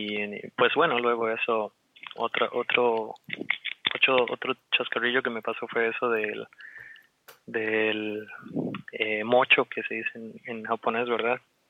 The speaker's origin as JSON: {"language": "Spanish", "country": "Costa Rica", "said": "como buen tico, uno llega tarde a todo"}